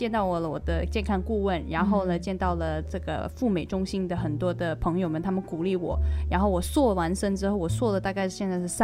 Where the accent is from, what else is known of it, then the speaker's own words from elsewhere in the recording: China; now in United States; 作为一位就是中国华人在美国特别特别 proud to 让别人知道嘿我是中国人